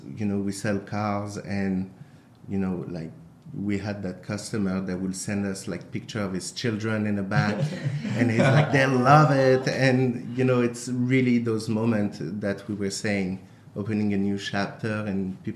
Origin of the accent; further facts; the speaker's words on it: France; moved away; I used to take my parents' car, like, unofficially growing up in France.